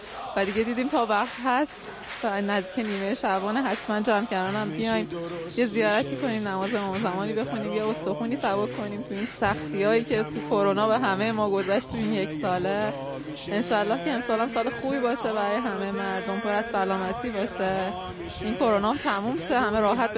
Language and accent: Persian; Tehran, Tehran Province, Iran; سلام، ما از تهران اومدیم